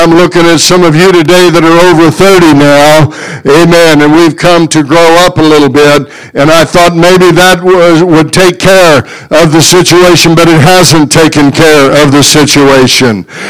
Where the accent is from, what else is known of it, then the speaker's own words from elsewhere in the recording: United States; I'm glad I live in America today. Praise God. I'm glad I'm an American today.